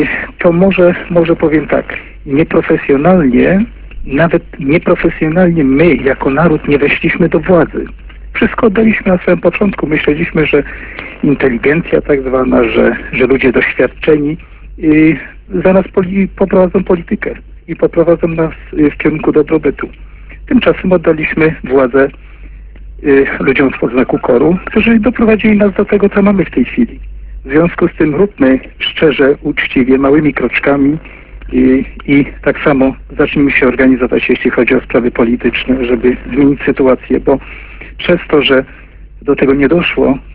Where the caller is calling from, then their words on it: Warsaw, Masovian Voivodeship, Poland; Jestem czyli z Warszawy